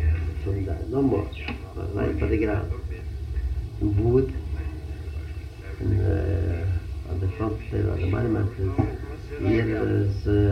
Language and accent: English; Balta, Odesa Oblast, Ukraine; I came from Balta